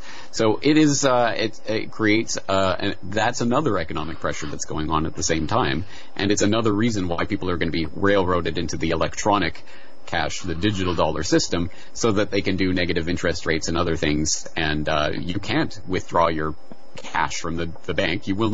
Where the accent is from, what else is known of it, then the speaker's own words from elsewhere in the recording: Canada; now in Japan; I'm Canadian. I live in Japan.